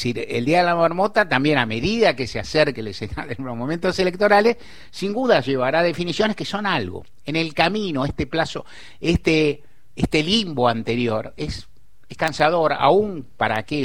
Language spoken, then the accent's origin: Spanish; Argentina; y como argentino que soy, que me interesa lo que digan los veredictos